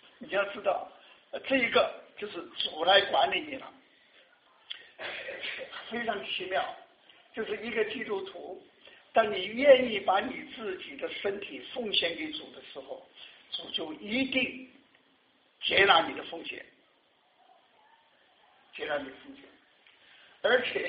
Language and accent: Chinese; Sichuan, China; 第二个是我是四川人，四川同乡会给我的